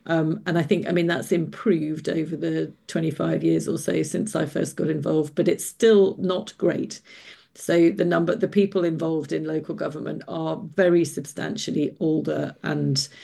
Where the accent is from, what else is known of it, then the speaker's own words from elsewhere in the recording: Truro, South West England, United Kingdom; I think the fact that I was growing up in Truro